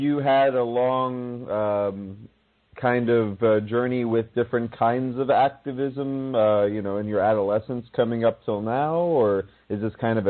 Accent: Miami, Florida, United States; I mean, my background was, I grew up in Miami, and it's shenanigans down there.

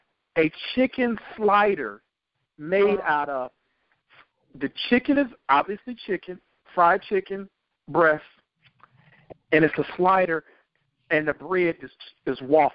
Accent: Chicago, Illinois, United States; I'm glad that I'm from Chicago and I go to events in Chicago

